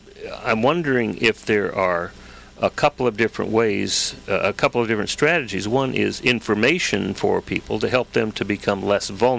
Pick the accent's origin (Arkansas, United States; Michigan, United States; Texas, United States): Texas, United States; now in California, United States; I grew up in Texas. I know he will.